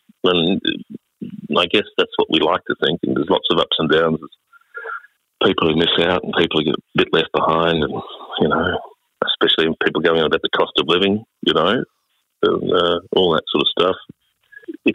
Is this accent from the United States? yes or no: no; Queensland, Australia; I grew up in Southeast Queensland at the time